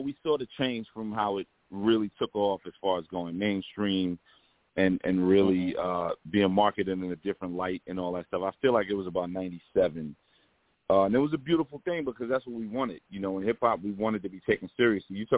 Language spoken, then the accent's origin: English; Brooklyn, New York, United States; So I grew up on Biggie block, so they raised me.